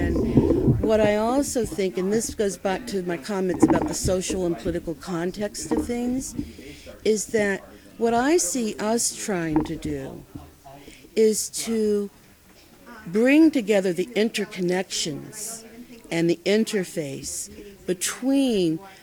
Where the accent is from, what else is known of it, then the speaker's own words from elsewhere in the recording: West Virginia, United States; Well, I'm 58. I'm an Italian hillbilly. Born and raised in West Virginia, one of my first formal jobs was transcribing grievances for the United Mine Workers.